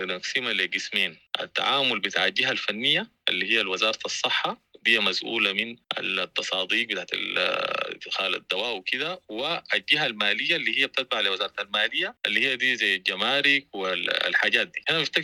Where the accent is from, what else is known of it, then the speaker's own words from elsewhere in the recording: Sudan; قبل الحرب إحنا كان عندنا في السودان 21 مصنع